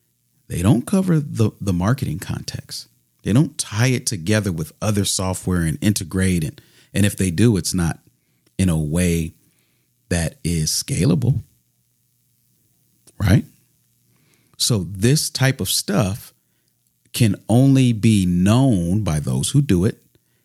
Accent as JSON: {"language": "English", "region": "Minnesota", "country": "United States", "tie": "born or raised there", "said": "my wife and I found a great dermatologist back in my home state in Minnesota."}